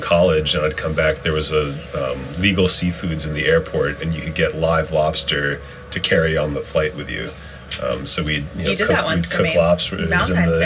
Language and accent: English; New England, United States; growing up in New England, we're much more lobster people, and this seems to be a crab town.